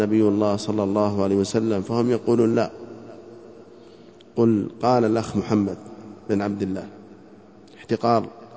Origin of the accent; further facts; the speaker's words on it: Yemen; الآن في بلادنا اليمن